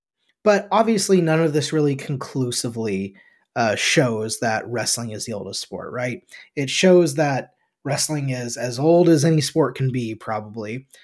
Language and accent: English; United States; we're both American. This is where we grew up.